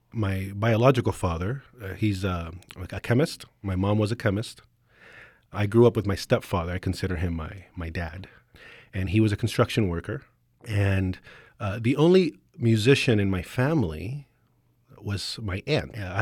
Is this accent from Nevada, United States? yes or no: yes; Las Vegas, Nevada, United States; also born or lived in Canada; I'm originally from Las Vegas. I grew up here, and I moved to Canada, and I lived there for about 6 years, and I never actually thought I would move back to Las Vegas.